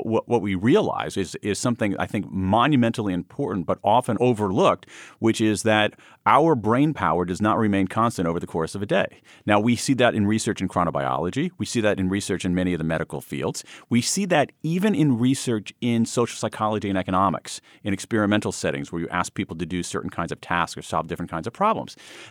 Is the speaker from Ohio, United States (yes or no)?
yes; Ohio, United States; I feel like I might have a special claim on that word since I grew up in Central Ohio, so I know actually what a silo is.